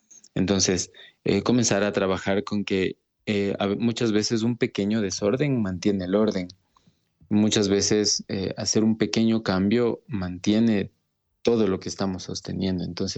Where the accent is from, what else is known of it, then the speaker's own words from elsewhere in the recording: Ecuador; soy de Ecuador